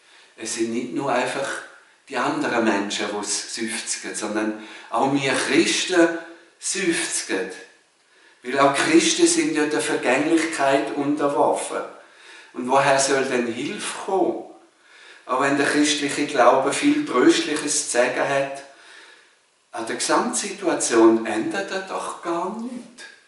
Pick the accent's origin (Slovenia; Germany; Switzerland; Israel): Switzerland; bei uns in der Schweiz, ja, das gute Leben, das viele von uns haben, ist ja eher die Ausnahme.